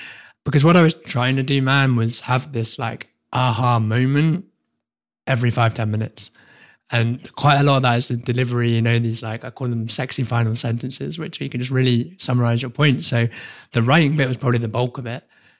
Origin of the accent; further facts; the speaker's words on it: United Kingdom; Well, I'm British, so it's the royal we.